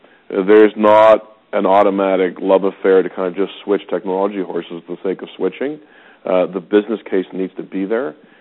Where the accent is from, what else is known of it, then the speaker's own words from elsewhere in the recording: Canada; Our job as Canadian leaders of the wireless industry is to see what is happening out there in the world